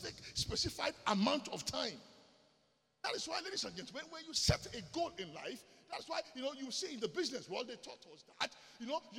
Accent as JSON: {"language": "English", "country": "Nigeria", "tie": "born or raised there", "said": "They say something back where we grew up in Nigeria."}